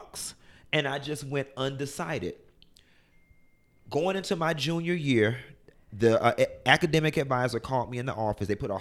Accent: Miami, Florida, United States; growing up in Miami, I only thought that we could be, you know, senior bus drivers.

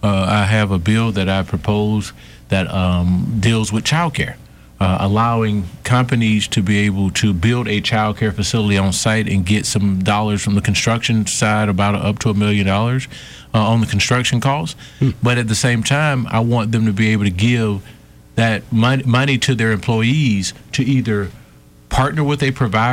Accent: Midway, Alabama, United States; I'm from Midway, Alabama, in Bullock County, raised primarily by my grandparents.

